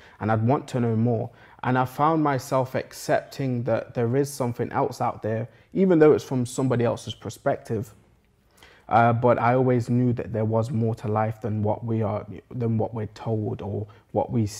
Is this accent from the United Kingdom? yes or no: yes; Nottingham, East Midlands, United Kingdom; Yes, I am 21 years old. I grew up here in Nottingham in the New Baseford area.